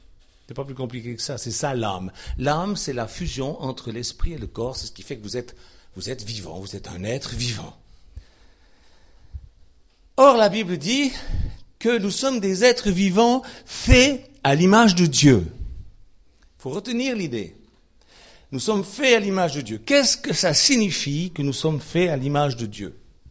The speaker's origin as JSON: {"language": "French", "country": "Switzerland", "said": "Je sais de quoi je parle, je suis suisse, on est neutre de naissance."}